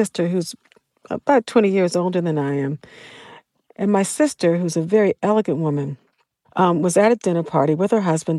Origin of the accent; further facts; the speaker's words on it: Washington, District of Columbia, United States; when I was a 13-year-old girl growing up in Washington, D.C.